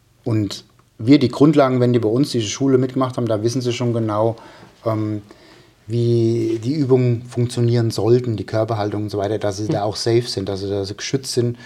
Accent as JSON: {"language": "German", "town": "Darmstadt", "region": "Hesse", "country": "Germany", "tie": "born or raised there", "said": "ich habe früher bei uns in Darmstadt gab es Hochschulstadion, da gab es einen Kraftraum"}